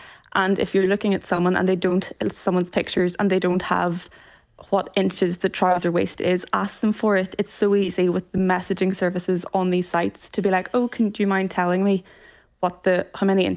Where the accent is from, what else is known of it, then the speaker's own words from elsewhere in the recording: Ulster, Ireland; And I grew up in Donegal